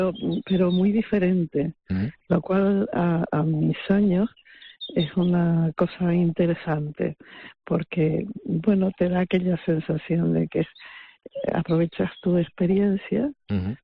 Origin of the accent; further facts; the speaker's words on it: Santa Cruz de Tenerife, Canary Islands, Spain; moved away as an adult; Sí, sí, sí, de Tenerife de toda la vida.